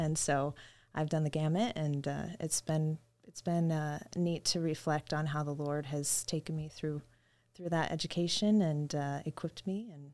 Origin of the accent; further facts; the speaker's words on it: Oregon, United States; also born or lived in Portland / Washington; I am from all over the place. born in Portland and grew up in Oregon and Washington.